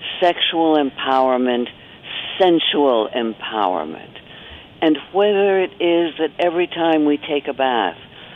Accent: New York City, New York, United States; I live in Greenwich Village, and I was born and brought up in New York, so to me, life beyond New York is all one vast wilderness.

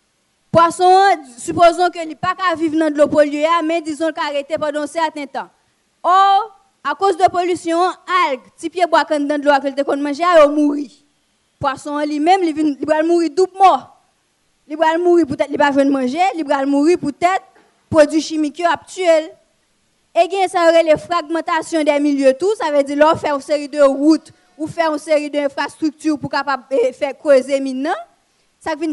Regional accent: Haiti; moi-même quand je suis haïtienne je dis am fier am content suis haïtienne

